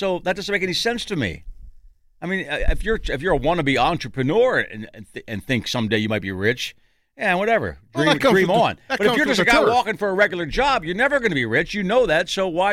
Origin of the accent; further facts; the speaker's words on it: Mechanicsburg, Pennsylvania, United States; Uh-oh. That's my hometown. Do I know the guy?